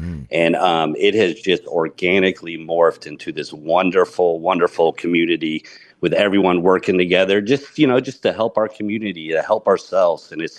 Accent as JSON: {"language": "English", "town": "Dallas", "region": "Texas", "country": "United States", "also_born_or_lived": "California", "said": "I'm from Dallas, moved to California."}